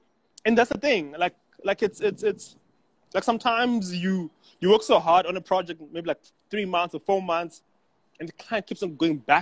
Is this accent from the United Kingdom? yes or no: no; Zimbabwe; As much as I grew up like in Zim, even that side again, it's design, creativity around.